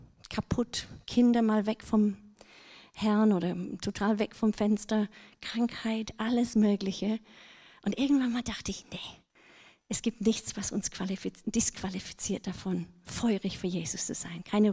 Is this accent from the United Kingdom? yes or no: yes; England, United Kingdom; now in Germany; ich komme ursprünglich aus England. Ich bin seit meinem letzten Besuch hier, bin ich wirklich eingeschwäbelt, weil ich mich einbürgern ließ, als Brexit geschah.